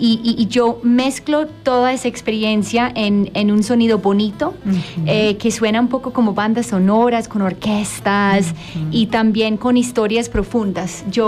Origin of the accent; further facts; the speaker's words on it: Leinster, Ireland; Spanish is a second language; de Irlanda, del campo de Irlanda, Wicklow, que es una región muy bonita, muy verde, con gente muy amable